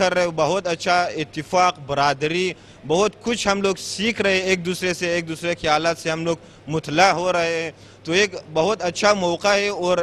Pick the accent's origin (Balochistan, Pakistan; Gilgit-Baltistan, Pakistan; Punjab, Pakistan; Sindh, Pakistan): Balochistan, Pakistan; Quetta; اور میں نے 12ویں جماعت پاس کیا ہے موسا کالج کوئٹہ سے. ہمارا تعلق کوئٹہ سے ہے، تو ہم جوان یہاں کوئٹہ سے یہاں آئے ہوئے